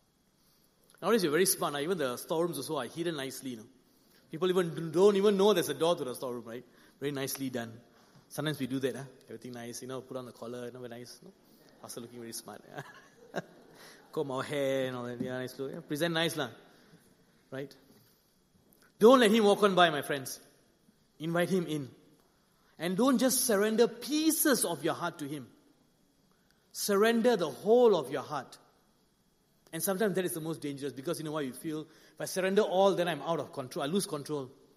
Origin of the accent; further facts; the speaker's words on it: India; If you ask me, because I'm Indian, you ask me, like, where's the best Indian restaurant, right?